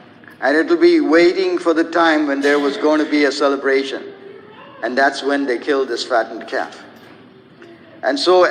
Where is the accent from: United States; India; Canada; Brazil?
India; Now, when I was growing up, I grew up in India. And in India, my grandfather lived in a village similar to what this story is talking about.